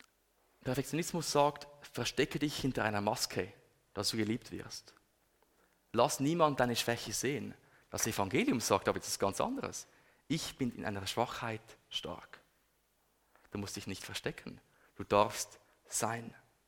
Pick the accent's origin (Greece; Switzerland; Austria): Switzerland; Das muss funktionieren. Das sind wir Schweizer, oder?